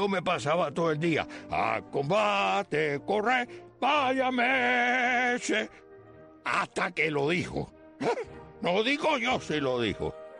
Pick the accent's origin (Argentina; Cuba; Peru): Cuba; now in Miami, United States; y la nuestra, Cuba, que también es suya.